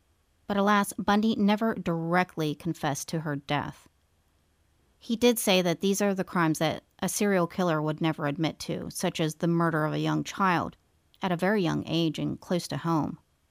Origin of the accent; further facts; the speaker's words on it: East Coast, United States; I'm from the East Coast, so I've never heard of one